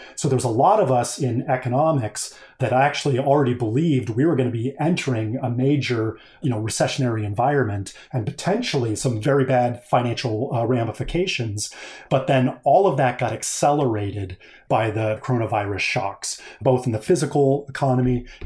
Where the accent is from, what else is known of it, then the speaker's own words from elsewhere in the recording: Colorado, United States; You know, I'm a snowboarder from Colorado.